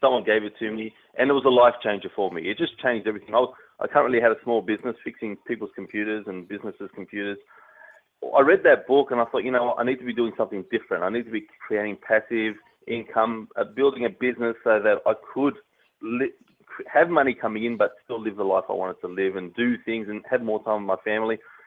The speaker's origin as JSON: {"language": "English", "country": "Australia", "accent": "Australian", "said": "I'm Australian-based. Obviously, you can tell by the accent."}